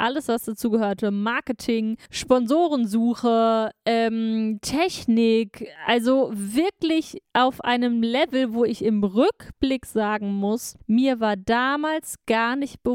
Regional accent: Hanover, Lower Saxony, Germany; Also, ich bin aus Hannover. Hier bin ich aufgewachsen und zur Schule gegangen

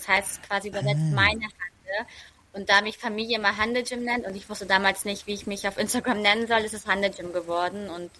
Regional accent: Hamburg area, Germany; ich komme aus der Nähe von Hamburg und ich lebe hier mit meinem Mann, meinem 3,5-jährigen Sohn, unseren 4 Katzen und unserem Rottweiler zusammen.

